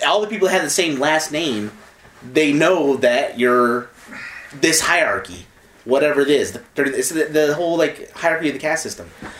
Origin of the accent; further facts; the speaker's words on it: United States; I can't tell you the laws of India. I'm American.